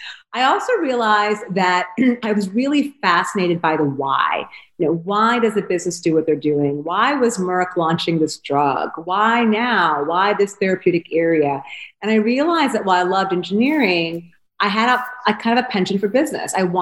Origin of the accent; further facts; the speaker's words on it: New Jersey, United States; I was born and raised in New Jersey. I'm an East Coast girl. My parents are from India. They immigrated here many years ago.